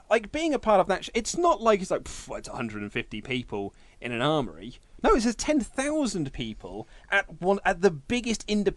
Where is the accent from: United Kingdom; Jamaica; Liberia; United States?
United Kingdom; Reading, South East England; I went to a wrestling show that was not too far from my hometown of Reading